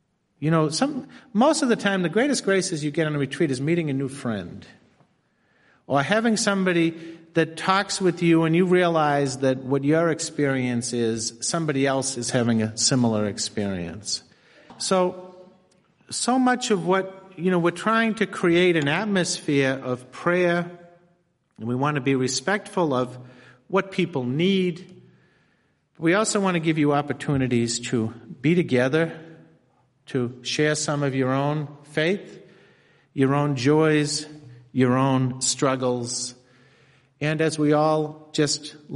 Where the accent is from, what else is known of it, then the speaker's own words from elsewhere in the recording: Woburn, Massachusetts, United States; I'm a priest of the Archdiocese of Boston, which I'm sure is no surprise to you hearing. I grew up in Woburn, Massachusetts.